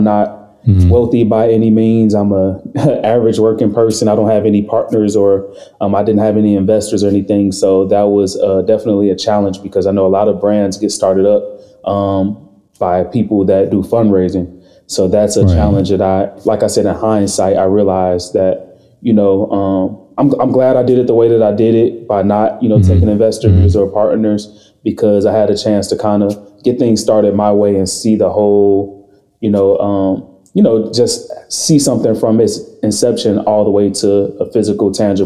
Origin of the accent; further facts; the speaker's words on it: Chicago, Illinois, United States; Well, I'm a Chicagoan through and through. Proudly represent the city whenever I get a chance.